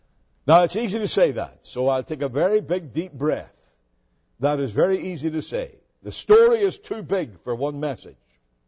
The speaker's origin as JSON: {"language": "English", "country": "Ireland", "said": "I come from Ireland"}